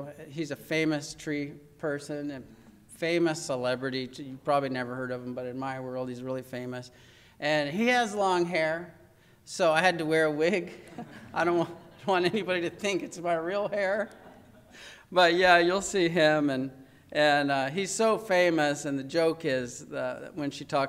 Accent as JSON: {"language": "English", "region": "Oregon", "country": "United States", "said": "I am from Oregon."}